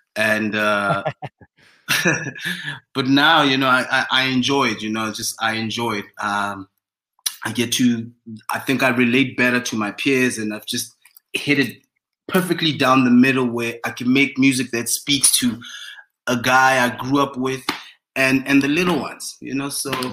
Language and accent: English; Mafikeng, North West, South Africa; And I think as South African musicians, we overthink that thing. Like, okay, cool. Having moved from Mafikeng.